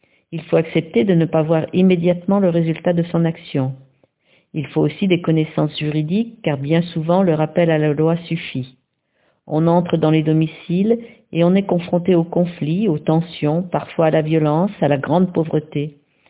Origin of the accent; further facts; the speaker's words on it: Rwanda; moved away; Il n'est pas question encore pour moi de retourner dans mon pays, mais mon souhait le plus cher est que le Rwanda devienne un pays démocratique.